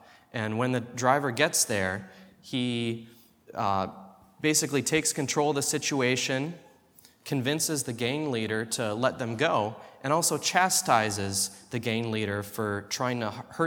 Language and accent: English; Wisconsin, United States; And I'm originally from Wisconsin. Jen and I met in Cincinnati, Ohio, where we were both working on our PhDs in Old Testament.